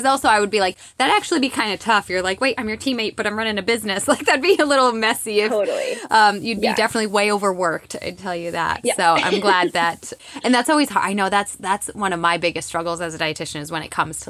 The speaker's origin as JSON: {"language": "English", "region": "Massachusetts", "country": "United States", "tie": "born or raised there", "said": "although I grew up in Massachusetts, I've been living in southern states for a while now."}